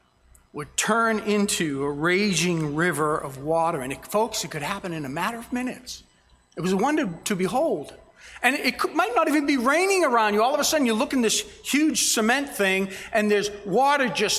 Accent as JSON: {"language": "English", "town": "Boston", "region": "Massachusetts", "country": "United States", "tie": "born or raised there", "said": "now I grew up in the Boston area, and I've been through Boston. I used to know the streets of Boston."}